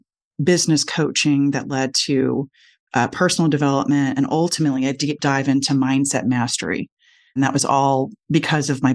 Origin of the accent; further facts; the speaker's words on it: Austin, Texas, United States; He brought her back to Texas. So I was actually born and raised in Austin. I'm a unicorn. I know a lot of people think it's rare to encounter one of us. I have lived elsewhere, but I seem to always come back to Austin.